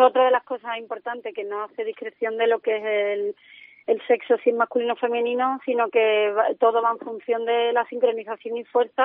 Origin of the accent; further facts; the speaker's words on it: Cádiz, Andalusia, Spain; eso lo llevan por bandera porque además somos gaditanos